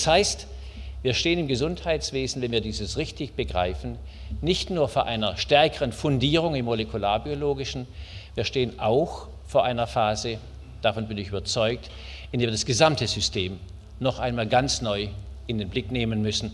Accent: Berlin, Germany; Als Berliner muss ich noch einmal zum Thema Prävention zurückkommen.

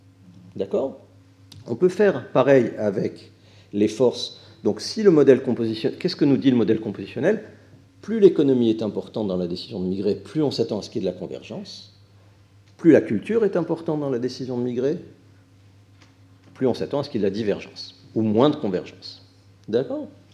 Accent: France; je suis français natif, donc je parle plus vite

